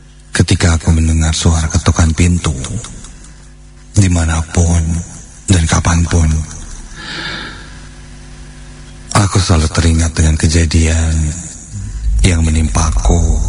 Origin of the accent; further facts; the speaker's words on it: Jakarta, Indonesia; now in Bandung, Indonesia; Sebenarnya aku bukan berasal dari Bandung. Aku asli dari Jakarta.